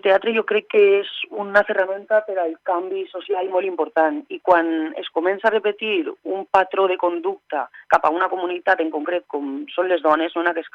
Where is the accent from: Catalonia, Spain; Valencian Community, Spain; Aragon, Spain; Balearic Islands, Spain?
Valencian Community, Spain; Castelló de la Plana; Jo sóc una actriu de Castelló que me vaig formar en l'Escola Dramàtic de València primer, en l'especialitat de teatre textual. I després ja me'n vaig anar a Madrid